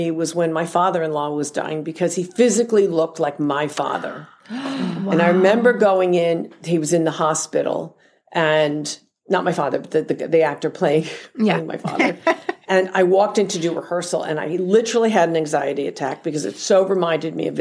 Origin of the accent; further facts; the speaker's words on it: New Jersey, United States; I said, well, of course I can. I'm from New Jersey.